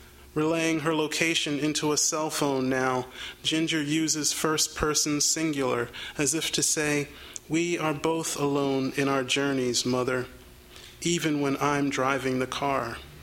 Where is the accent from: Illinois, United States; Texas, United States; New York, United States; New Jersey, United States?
New Jersey, United States; But it is no way biographical. I'm from South Jersey. and so this is wholly an act of appropriation.